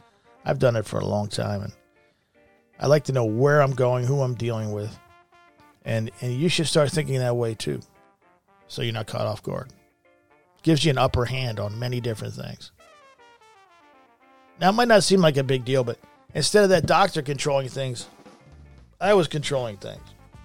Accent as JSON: {"language": "English", "region": "Pennsylvania", "country": "United States", "said": "I'm from Pennsylvania."}